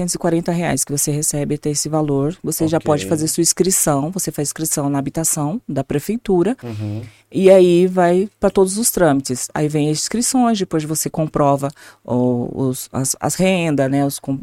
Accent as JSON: {"language": "Portuguese", "town": "Hortolândia", "region": "São Paulo", "country": "Brazil", "tie": "born or raised there", "said": "Eu sou de Hortolândia, né? Praticamente nasci e fui criada ali, né? E eu comecei como atleta pela cidade, sou de uma família de atletas."}